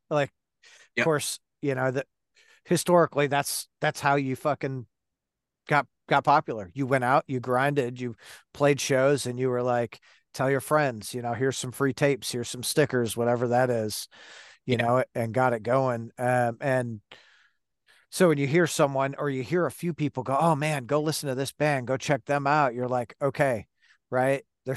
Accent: Detroit, Michigan, United States; So I told you earlier, I grew up in Detroit.

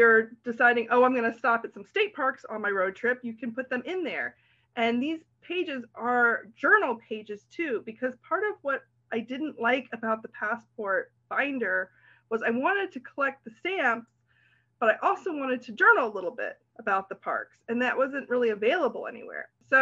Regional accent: Virginia, United States; now in Maryland, United States; I live in Maryland, but I grew up in Virginia. I only recently moved to Maryland.

